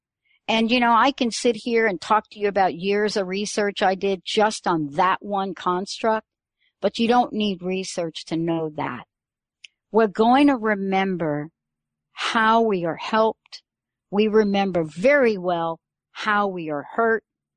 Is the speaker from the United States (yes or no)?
yes; New York, United States; I grew up in the Bronx. I grew up in the projects in the Bronx.